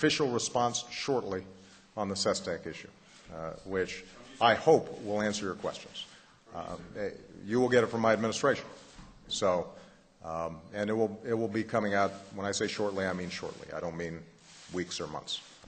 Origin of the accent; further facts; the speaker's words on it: Hawaii, United States; I grew up in Hawaii where the ocean is sacred.